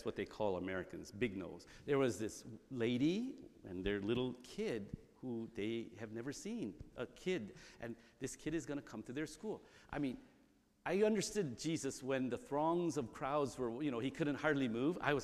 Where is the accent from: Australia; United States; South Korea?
South Korea; the kids that looked like me but spoke Korean and grew up in Korea as a little kid